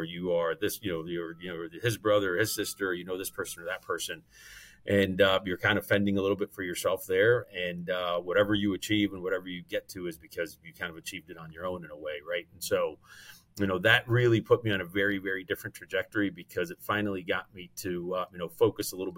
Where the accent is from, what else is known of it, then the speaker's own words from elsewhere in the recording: Caracas, Capital District, Venezuela; also born or lived in Boynton Beach, United States; So I was born in Caracas, Venezuela. And so my family's from South America. And so I split time between Caracas, Venezuela and Boynton Beach, Florida.